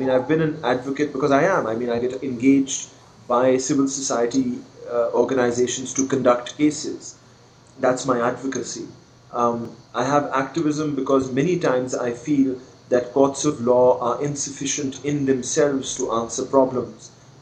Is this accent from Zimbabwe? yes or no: no; Pakistan; we were growing up in Pakistan